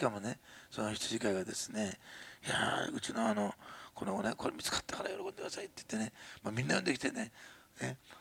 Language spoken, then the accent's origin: Japanese; Osaka, Japan; まあ大阪生まれの大阪育ちだから、すいません、もうご了解ください、長崎人の方々